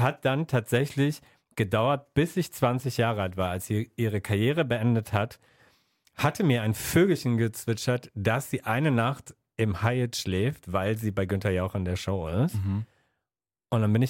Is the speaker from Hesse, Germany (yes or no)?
no; North Rhine-Westphalia, Germany; Es gab ein Tennisturnier in Essen, das war sehr nah von da, wo ich aufgewachsen bin.